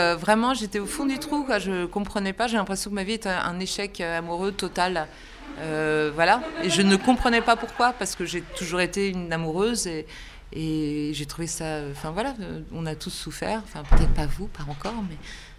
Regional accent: Rouen, Normandy, France; moved away as an adult; now in Paris, France; Je viens de Rouen, je suis arrivée à Paris, j'avais 30 ans.

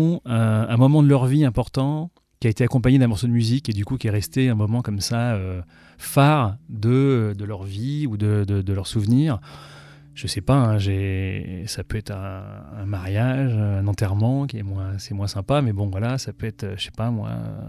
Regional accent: Lille, Hauts-de-France, France; also born or lived in Paris; j'ai habité à Lille. Moi, je viens de Lille en fait à la base. Enfin, je suis pas né à Lille, mais j'y ai vécu toute ma vie, à part les quelques années de début de ma carrière à Paris

